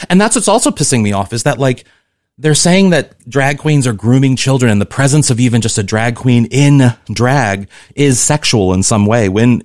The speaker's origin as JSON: {"language": "English", "region": "Missouri", "country": "United States", "also_born_or_lived": "New York / Los Angeles", "said": "I come from Missouri. I understand crazy people who say crazy things about conservative issues."}